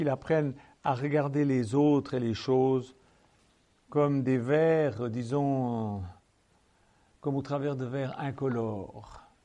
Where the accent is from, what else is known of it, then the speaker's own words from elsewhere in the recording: Switzerland; on avait des voisins d'arbistes chez nous en Suisse. Ils habitaient la ferme à côté de notre villa.